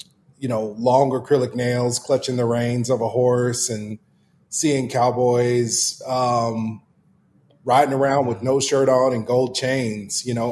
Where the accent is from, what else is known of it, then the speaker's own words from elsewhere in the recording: Kansas City, Missouri, United States; I grew up in Kansas City. We lived in the city, but we lived on 5 acres of land.